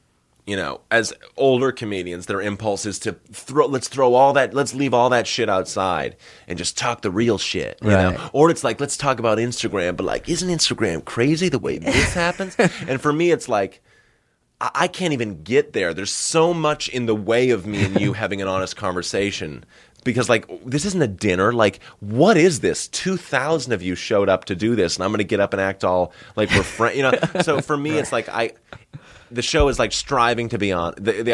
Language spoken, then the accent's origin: English; Massachusetts, United States; I grew up in Northern Massachusetts, and there was like that. There were those rich kids around